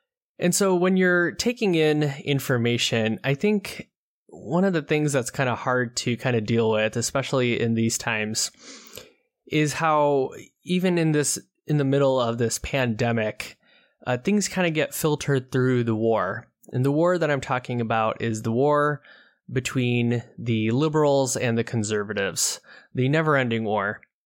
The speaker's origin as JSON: {"language": "English", "town": "Ann Arbor", "region": "Michigan", "country": "United States", "tie": "born or raised there", "said": "For example, here at my hometown of Ann Arbor, Michigan, there is a large hospital system"}